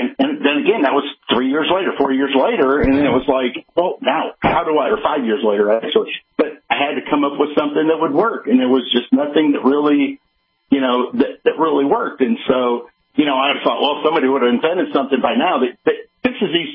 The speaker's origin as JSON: {"language": "English", "country": "United States", "said": "you know, I'm an American."}